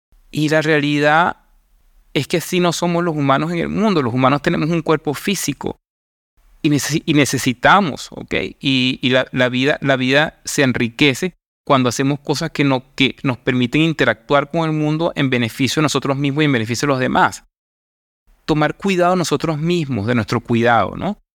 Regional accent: Venezuela; moved away; desde que salí de Venezuela, no tengo tanto eso

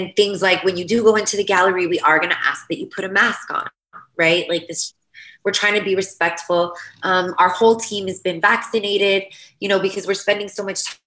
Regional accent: California, United States; You know, and I grew up in California. My dad is a migrant farm worker.

